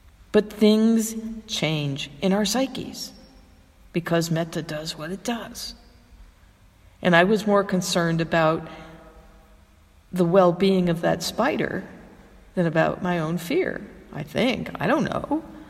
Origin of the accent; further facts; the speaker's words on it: Hawaii, United States; And I grew up in Hawaii, lived there a lot of my life.